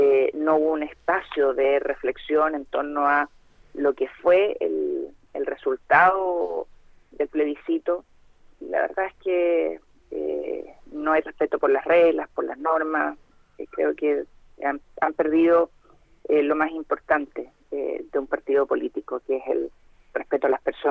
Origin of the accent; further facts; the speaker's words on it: Concepción, Biobío, Chile; ustedes saben que Concepción es mi ciudad natal.